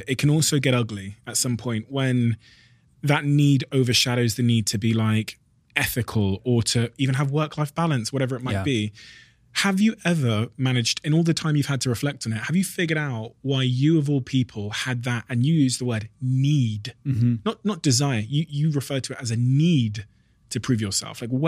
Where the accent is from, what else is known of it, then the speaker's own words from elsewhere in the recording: Botswana; born there; I was born in Botswana in Africa as well.